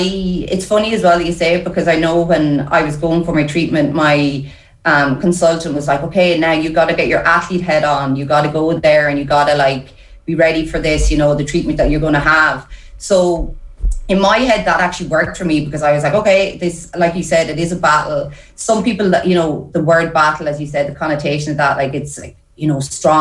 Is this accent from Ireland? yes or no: yes; Ireland; I think even as Irish people, like we try to take it on everything ourselves